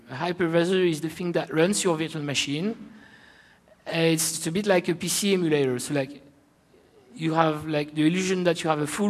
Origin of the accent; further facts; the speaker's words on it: France; accent: French; English is a second language; I hope you'll be able to cope with my silly French accent.